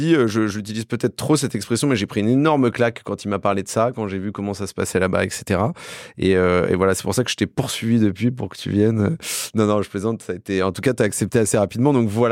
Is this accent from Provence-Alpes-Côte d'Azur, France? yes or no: no; Bourgogne-Franche-Comté, France; born there; now in Paris, France; même si je suis né en Bourgogne, avec mon regard de parisien